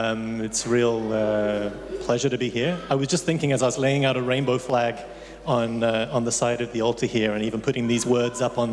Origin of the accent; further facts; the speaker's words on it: Chikankata, Southern Province, Zambia; and they were missionaries in Zambia when I was born. My father's a doctor. So I grew up in this little village in the middle of nowhere in southern province, near Mazabuka, called Chikankata.